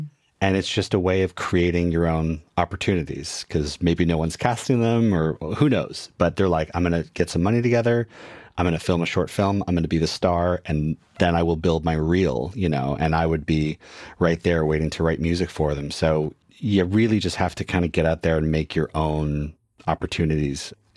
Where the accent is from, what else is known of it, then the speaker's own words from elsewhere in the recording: Canada; accent: Canadian; I'm Canadian.